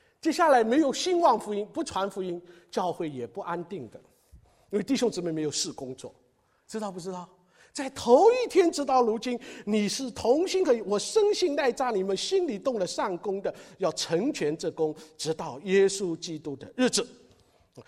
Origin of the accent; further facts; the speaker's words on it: Shanghai, China; 我们上海人就是普通话叫牢